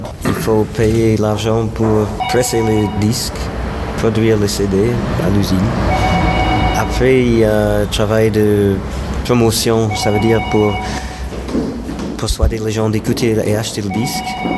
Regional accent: Dundee, Scotland, United Kingdom; born there; French is a second language; Je suis né à Dundee, en Écosse.

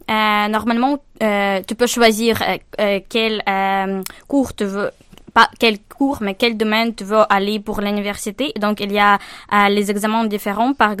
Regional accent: Poltava, Poltava Oblast, Ukraine; French is a second language; De Poltava. Oui, c'est une ville près de Kharkiv, près de Sumy, près de Kiev aussi. Donc, c'est une ville dans le central Ukraine, on peut dire ça.

